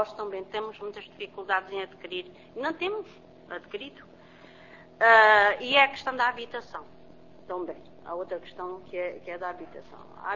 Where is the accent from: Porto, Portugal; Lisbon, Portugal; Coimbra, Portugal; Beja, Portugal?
Beja, Portugal; Moura; Nós somos de Moura, temos que nos deslocar a Beja para darmos o apoio.